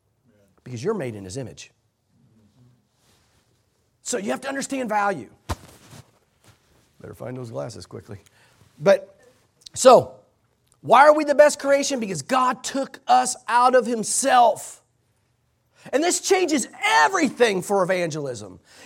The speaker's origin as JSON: {"language": "English", "town": "Katy", "region": "Texas", "country": "United States", "tie": "born or raised there", "said": "I've always been an Astros fan. I grew up in Katy."}